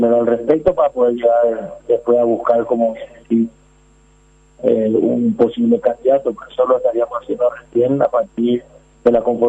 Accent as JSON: {"language": "Spanish", "country": "Colombia", "said": "porque obviamente yo soy colombiano"}